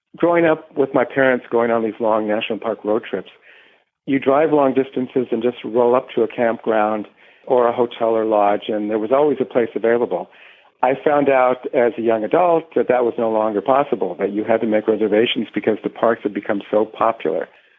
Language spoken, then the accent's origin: English; California, United States; I grew up in California, and it's the first park that my parents ever took me